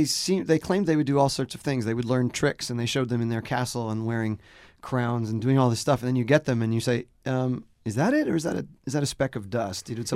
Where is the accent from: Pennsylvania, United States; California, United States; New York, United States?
New York, United States; Long Island; also born or lived in Western Massachusetts; I was born there, and I grew up on Long Island mostly, and then moved back to Western Mass, and I've lived in other places since then